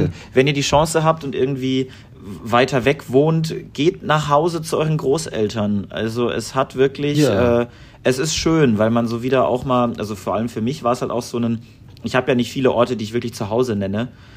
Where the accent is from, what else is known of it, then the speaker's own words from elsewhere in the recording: Thüngersheim, Bavaria, Germany; Würzburg zu zeigen, Tüngersheim zu zeigen, sie ein bisschen mitzunehmen und ihr einfach so auch zu zeigen, wo ich groß geworden bin.